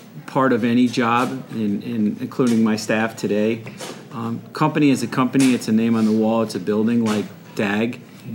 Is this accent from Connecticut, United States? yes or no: yes; North Haven, Connecticut, United States; I was born and raised in North Haven, Connecticut.